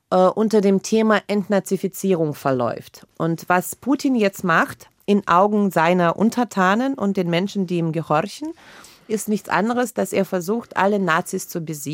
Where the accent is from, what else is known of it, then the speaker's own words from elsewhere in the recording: Germany; also born or lived in Saint Petersburg; Und ja, ich komme aus Deutschland.